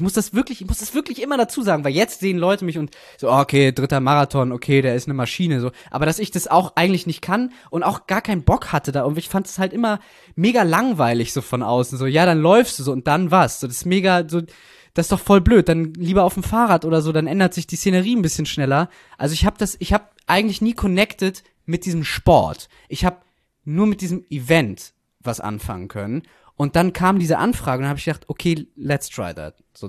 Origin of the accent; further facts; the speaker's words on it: Hamburg, Germany; da bin ich halt aufgewachsen in Hamburg